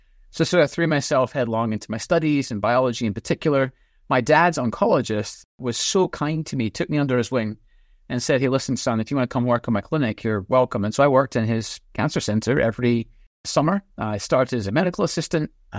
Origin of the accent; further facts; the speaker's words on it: Edinburgh, Scotland, United Kingdom; Yeah. So I grew up in Edinburgh